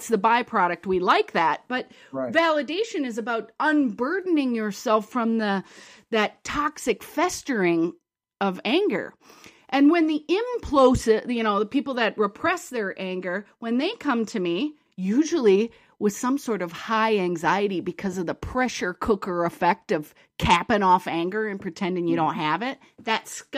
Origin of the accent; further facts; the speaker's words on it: Midwest, United States; also born or lived in Chicago / Ireland; I mean, I'm from the Midwest. I lived in Chicago and Ireland, and cursing is just very much a part of all of Wisconsin, Chicago, all those cultures.